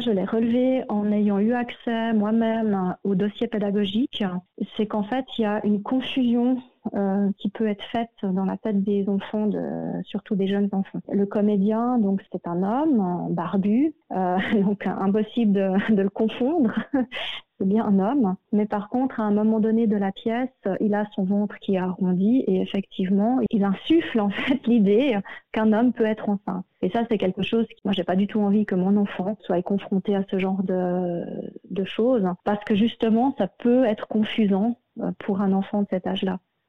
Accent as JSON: {"language": "French", "region": "Valais", "country": "Switzerland", "said": "vu que voilà, moi je suis du Valais central."}